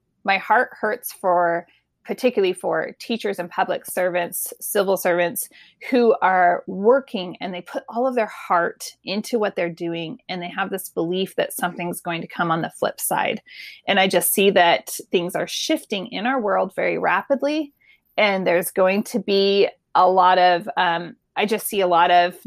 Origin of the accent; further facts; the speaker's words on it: California, United States; But I come from California originally